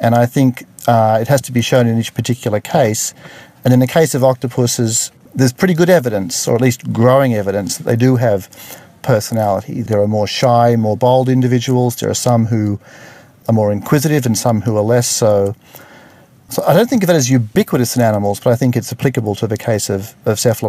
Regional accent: Sydney, New South Wales, Australia; I grew up in Sydney, not far from the water.

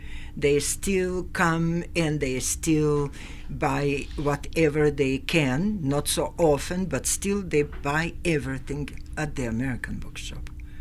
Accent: Germany; English is a second language; now in Caracas, Venezuela; I'm coming from Germany.

